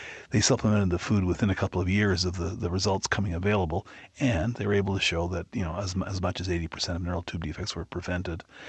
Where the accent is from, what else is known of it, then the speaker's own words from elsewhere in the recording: Canada; Now, I'm a Canadian